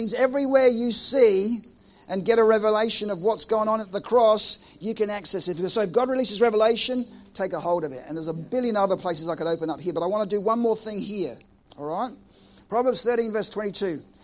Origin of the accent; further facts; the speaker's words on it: Australia; Because it's like a boomerang and I'm Australian.